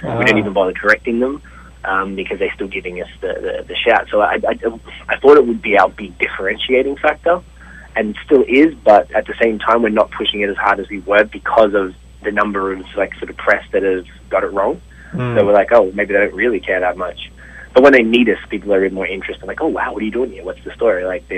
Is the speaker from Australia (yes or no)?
yes; Australia; I'm Australian